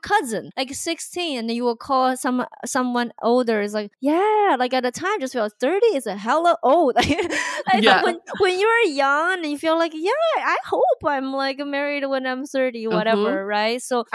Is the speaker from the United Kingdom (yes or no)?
no; China; English is a second language; now in United States; when I grew up in China, I was totally tomboy